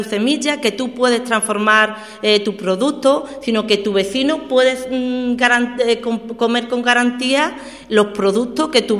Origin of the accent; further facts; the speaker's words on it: El Coronil, Andalusia, Spain; igual que en mi pueblo, El Coronil, un pueblecito de 5.000 habitantes